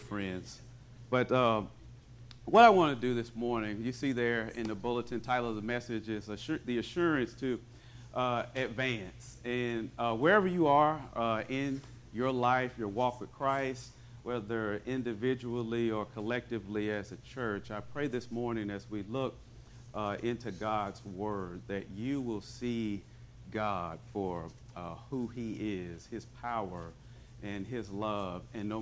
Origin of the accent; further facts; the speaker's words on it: Memphis, Tennessee, United States; now in Clarksdale, United States; We're originally from Memphis, been in Clarksdale for 10 years now. But he said that he thought it would be a great idea for Ole Miss to hire Lane Kiffin. Well, being from Tennessee